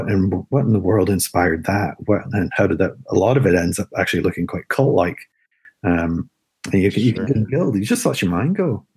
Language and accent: English; Alberta, Canada; I grew up in Alberta, in the sort of the West, and certainly the mountains there, the Rockies are a force to be reckoned with.